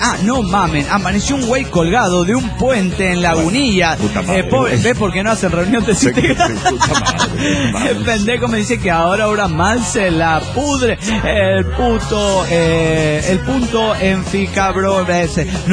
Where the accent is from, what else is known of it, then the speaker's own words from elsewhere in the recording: Caracas, Capital District, Venezuela; de Caracas, Venezuela.